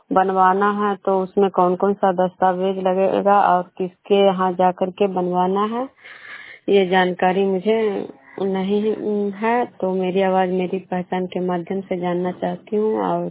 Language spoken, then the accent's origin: Hindi; Khajra, Bihar, India; मैं प्रोग्राम खजरा पंचायत नालंदा जिला नवनसा प्रखंड के निवासी हूँ।